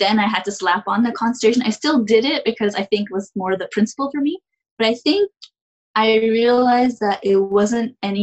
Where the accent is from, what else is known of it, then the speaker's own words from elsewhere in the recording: Canada; also born or lived in New Jersey, United States; when I was in high school, by the way, I was in New Jersey, but I'm a Canadian. So we moved there, but I was considered an international student.